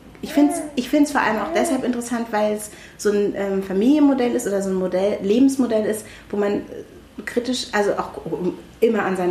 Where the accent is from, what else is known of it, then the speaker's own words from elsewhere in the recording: Lower Saxony, Germany; Ich komme ja aus dem Wendland.